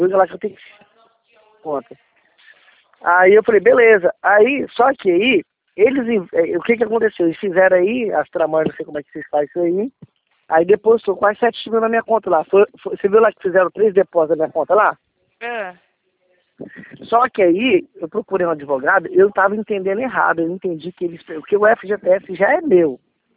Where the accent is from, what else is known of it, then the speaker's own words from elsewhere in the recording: Linhares, Espírito Santo, Brazil; eu sou de Linhares, Espírito Santo.